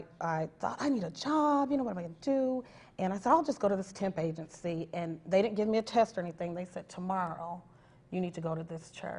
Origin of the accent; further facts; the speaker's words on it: Colorado, United States; even me, you know, I'm originally from Colorado, and I lived in a battered woman shelter with my daughter